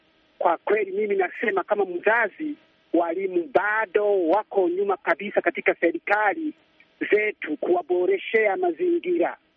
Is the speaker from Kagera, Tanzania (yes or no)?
yes; Rusenga, Kagera, Tanzania; natoka kijiji cha Rusenga, kata ya Karenge, wilaya ya Biharamulo, Kagera, Tanzania. Mimi naishi kijijini kabisa.